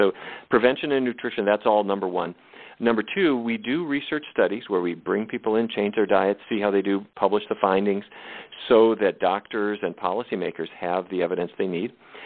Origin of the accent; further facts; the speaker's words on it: Fargo, North Dakota, United States; Now, I grew up in Fargo, North Dakota.